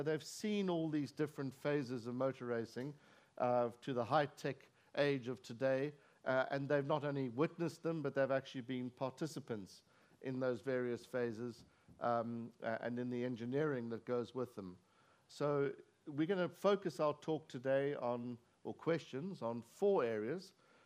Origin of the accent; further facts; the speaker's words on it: South Africa; as you can hear, I'm a South African